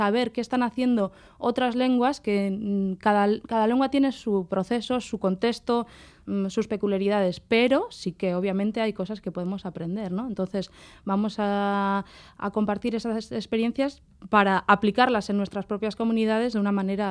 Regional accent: Basque Country, Spain; Como pueblo vasco tenemos una experiencia

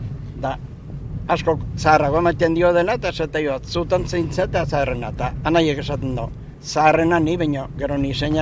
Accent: Leitza, Navarre, Spain; born there; Leitzeko, behin bordako basa erin, jaioa. Jaio nintzen, 1918.

